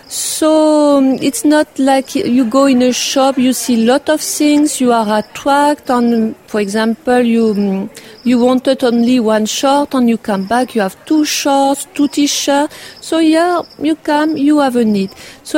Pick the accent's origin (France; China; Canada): France; English is a second language; now in Auroville, India; I'm coming from France and I'm living in Auroville since 15 years.